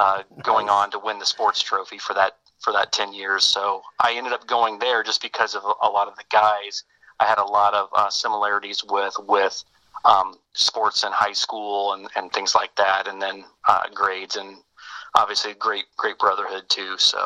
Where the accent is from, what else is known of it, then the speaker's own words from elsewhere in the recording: Zionsville, Indiana, United States; also born or lived in Crawfordsville / Lafayette; I was born in 1969 in Crawfordsville, Indiana.